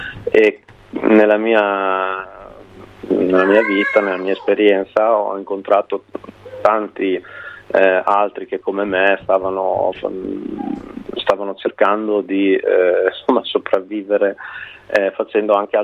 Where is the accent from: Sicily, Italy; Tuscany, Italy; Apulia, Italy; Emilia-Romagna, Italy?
Emilia-Romagna, Italy; nel paese dove sono cresciuto, nella provincia di Bologna.